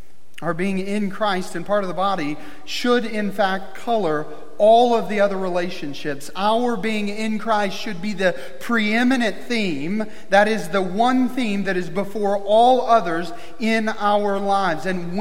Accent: Missouri, United States; for those of you that don't know, we're from Missouri, the promised land, the state that the rest of the nation gathered around.

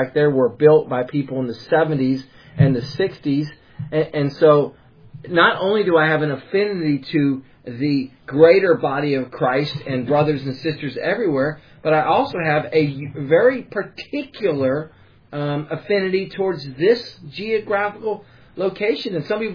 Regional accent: North Carolina, United States; I'm from North Carolina.

